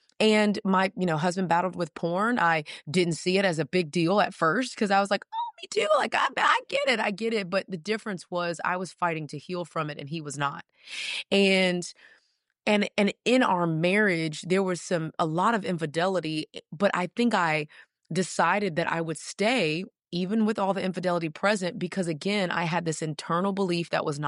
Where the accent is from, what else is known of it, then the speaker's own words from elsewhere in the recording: Houston, Texas, United States; So I grew up in Houston, Texas. I always like to mention Texas because it's the best country in the country.